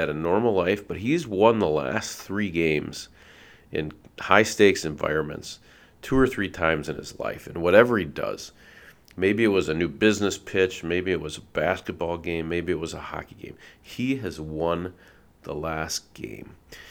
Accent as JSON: {"language": "English", "region": "Minnesota", "country": "United States", "tie": "born or raised there", "said": "growing up in Minnesota, I have seen very, very little wins."}